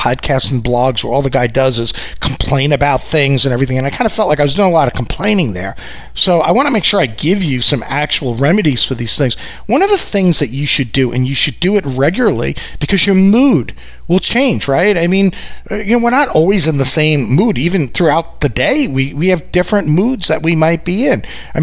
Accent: New York, United States; I come from New York, where I tell people it's actually rude not to give somebody the finger out where I live.

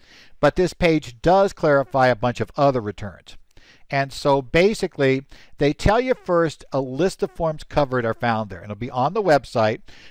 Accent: Arizona, United States; Some states, like Arizona, my home state, are not extending the first estimate automatically.

